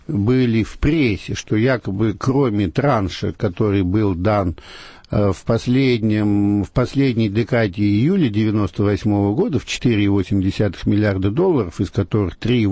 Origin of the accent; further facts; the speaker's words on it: Saint Petersburg, Russia; А почему все из Ленинграда, моего родного города, или Санкт-Петербурга, название которое я не очень люблю?